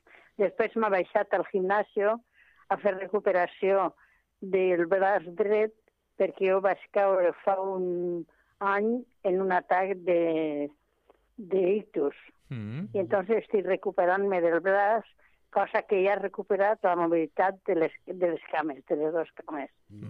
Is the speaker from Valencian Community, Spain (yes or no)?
yes; Valencian Community, Spain; accent: Valencian; now in Barcelona, Spain; Soc valenciana, sí.